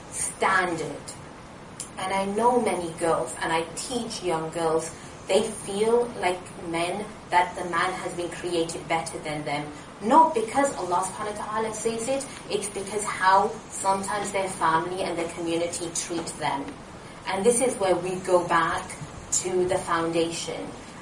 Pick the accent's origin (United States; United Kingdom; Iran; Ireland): United Kingdom; I'm from Britain. I hardly go back to where my parents are born, you know. I like being here. This is my country.